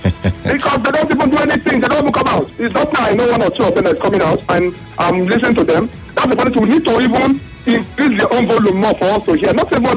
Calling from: Rumuigbo, Rivers, Nigeria; I'm calling from Rumigbo.

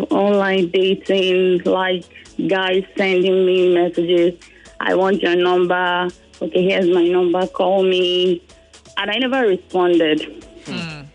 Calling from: Okota, Lagos, Nigeria; I'm calling from Okota.

